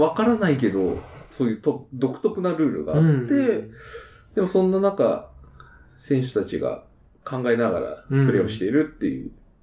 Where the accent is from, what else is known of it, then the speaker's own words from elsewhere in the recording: Hokkaido, Japan; 北海道民なんで